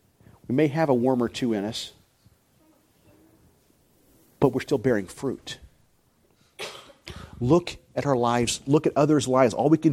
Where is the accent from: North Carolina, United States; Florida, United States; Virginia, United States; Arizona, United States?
Arizona, United States; down where I grew up in Arizona, the big orchards